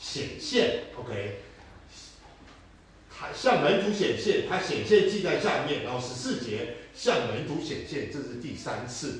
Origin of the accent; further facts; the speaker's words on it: Taiwan; Chinese is a second language; 我台湾人也不一样。 OK， 我们刚认识的时候讲英文，因为他不会讲普通话，我不会讲普通话